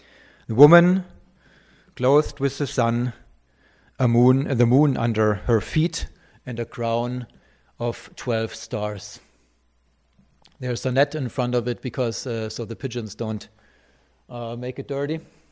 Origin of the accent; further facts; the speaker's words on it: Bavaria, Germany; Bavaria, not only because I come from Bavaria